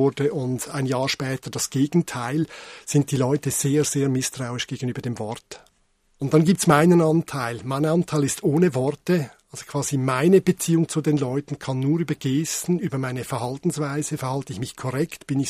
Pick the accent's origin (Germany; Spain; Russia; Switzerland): Switzerland; Mir als Schweizer, ich als Mann, ich als Teil der Jugendbewegung 80er Jahre